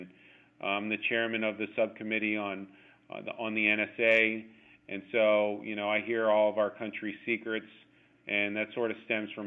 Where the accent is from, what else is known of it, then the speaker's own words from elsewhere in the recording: Florida, United States; growing up in South Florida in the 80s, it was kind of hard to avoid the Hurricanes.